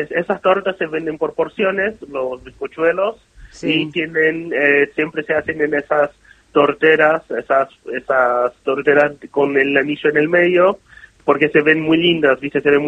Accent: Brazil; yo, por ejemplo, que toda mi infancia, adolescencia, viví en Brasil

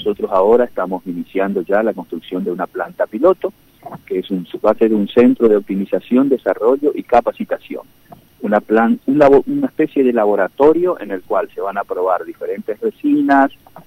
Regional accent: Formosa, Argentina; Y bueno, de ahí vine a trabajar acá. Yo soy de acá, de Formosa.

